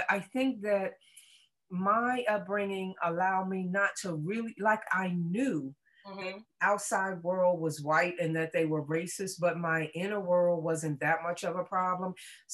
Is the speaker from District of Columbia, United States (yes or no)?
yes; Washington, District of Columbia, United States; how blessed I was to be born and raised in DC.